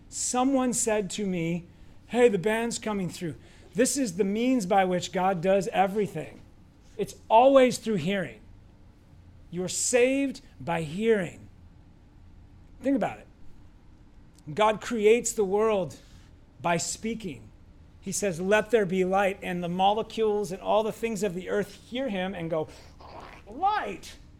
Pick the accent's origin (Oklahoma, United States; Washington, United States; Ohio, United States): Washington, United States; Seattle; growing up in Seattle, everybody was a Democrat.